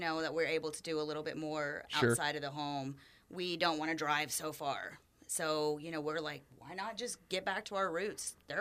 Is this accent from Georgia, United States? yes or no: yes; Atlanta, Georgia, United States; Right, yeah. I'm from Atlanta.